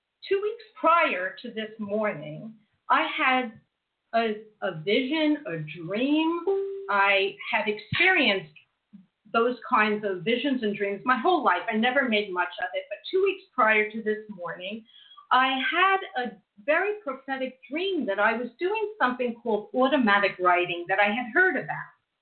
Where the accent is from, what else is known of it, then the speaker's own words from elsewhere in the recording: New Jersey, United States; also born or lived in Brooklyn; I was born in Brooklyn, raised in New Jersey